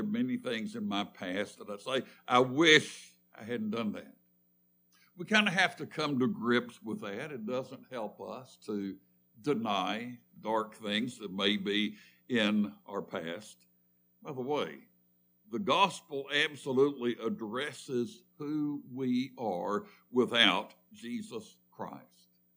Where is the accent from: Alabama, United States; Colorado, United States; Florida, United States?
Alabama, United States; both of them are from my home state, the state of Alabama.